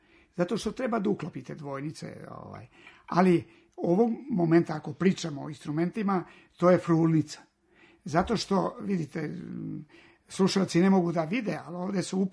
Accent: Šumadija and Western Serbia, Serbia; ja sam Šumadinac, rođen pod Rudnikom i ja sviram te srpske šumadinske stvari

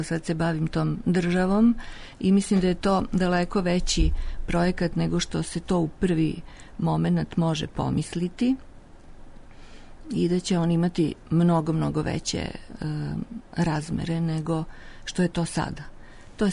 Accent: Novi Sad, Vojvodina, Serbia; born there; Pa i ja sam rođena u Novom Sadu.

